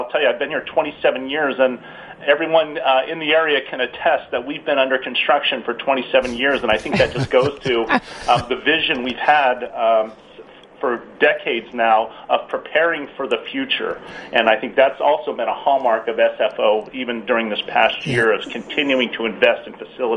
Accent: Millbrae, California, United States; also born or lived in San Francisco; I was raised in the closest town to the airport, Millbrae.

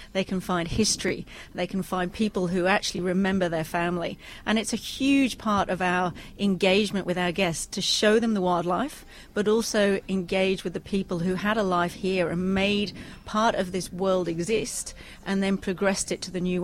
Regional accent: England, United Kingdom; now in Australia; although I'm English living in Australia

